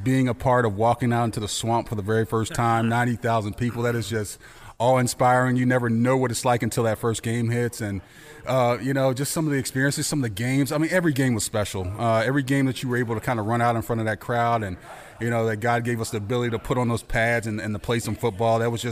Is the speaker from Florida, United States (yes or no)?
yes; Tampa, Florida, United States; I was born and raised in Tampa